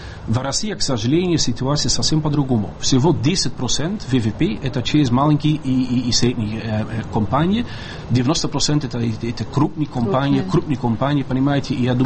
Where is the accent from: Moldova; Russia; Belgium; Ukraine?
Belgium; Russian is a second language; Я из Бельгии.